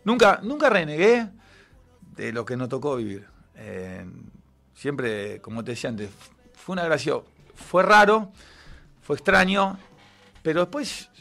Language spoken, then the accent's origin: Spanish; La Plata, Buenos Aires Province, Argentina; born there; also born or lived in France; Soy medio gitano. No puedo estar siempre en el mismo lugar. Y el año 80 que nací, viví en La Plata hasta los 3 años. Después, en el 87, nos fuimos a ir a Francia.